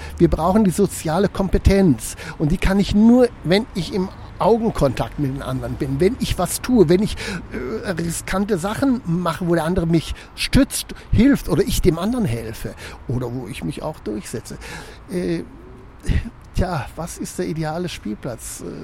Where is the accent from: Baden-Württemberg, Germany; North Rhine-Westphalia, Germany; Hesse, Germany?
North Rhine-Westphalia, Germany; Wuppertal; born or raised there